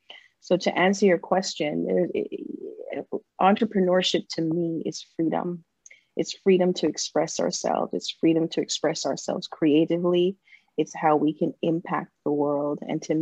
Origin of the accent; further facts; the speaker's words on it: Jamaica; as I was growing up in Jamaica and watching her as a single mom, she was always on the grind.